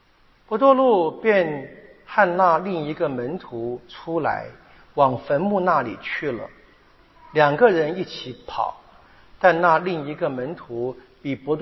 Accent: Taiwan; 我们台湾人的共同的缺点吧

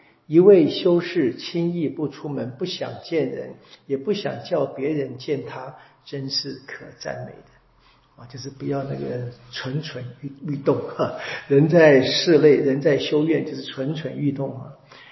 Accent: Taiwan; 这个我们台湾人太有感了，

